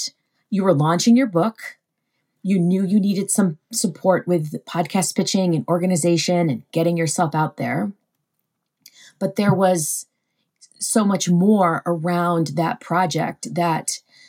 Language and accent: English; Vermont, United States; here in my home state of Vermont